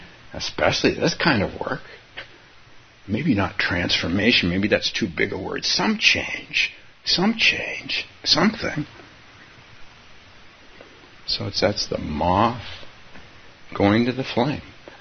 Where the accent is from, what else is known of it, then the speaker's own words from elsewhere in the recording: Palo Alto, California, United States; My teachers, my two Japanese teachers, they came down to my hometown of Palo Alto to give talks when I was very young.